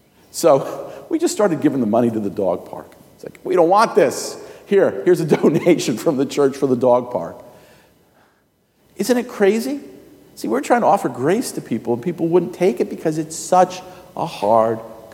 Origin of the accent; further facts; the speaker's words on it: New Jersey, United States; I come from New Jersey where people say a lot worse.